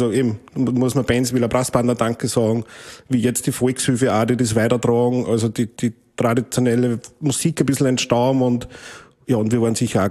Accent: St. Martin im Innkreis, Upper Austria, Austria; haben wir quasi an meinem Heimatort in St. Martin im Innkreis, haben wir quasi immer Probenwochen gehabt.

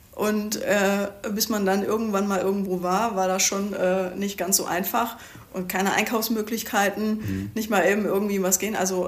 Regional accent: Pöppinghausen, North Rhine-Westphalia, Germany; nee, ich bin in Pöppinghausen groß geworden.

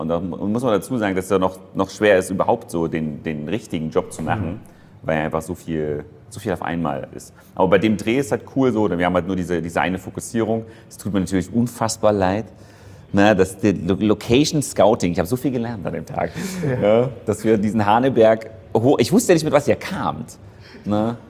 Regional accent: Leipzig, Saxony, Germany; Leipzig. Also ist schon groß.

